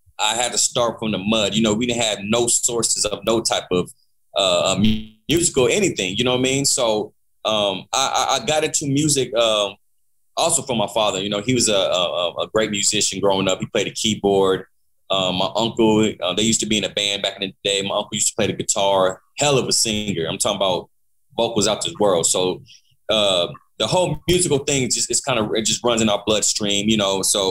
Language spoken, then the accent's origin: English; Oklahoma City, Oklahoma, United States; also born or lived in Kansas; So I moved around quite a little bit growing up, but my main home, where I really grew up, was Oklahoma City.